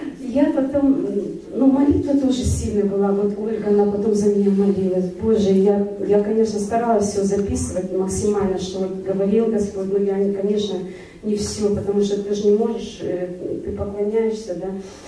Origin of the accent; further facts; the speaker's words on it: Kazakhstan; now in Vancouver, Canada; Я родом из Казахстана, а живу в Ванкувере.